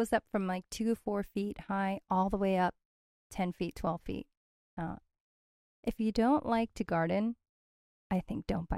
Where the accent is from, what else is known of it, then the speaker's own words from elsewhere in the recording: California, United States; Oh, yes. I love swimming pools. I grew up in Southern California.